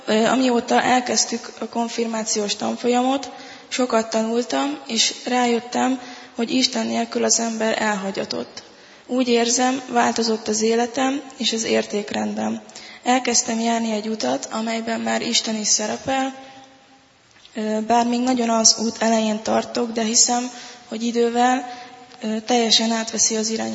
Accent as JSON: {"language": "Hungarian", "region": "Budapest", "country": "Hungary", "tie": "born there", "said": "Budapesten születtem, de Kisgyőrben kereszteltek meg, még csecsemőkoromban."}